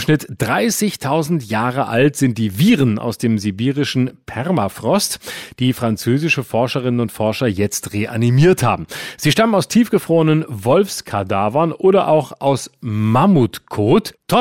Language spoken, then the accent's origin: German; Baden-Württemberg, Germany; Bei mir in Südbaden, wo ich herkomme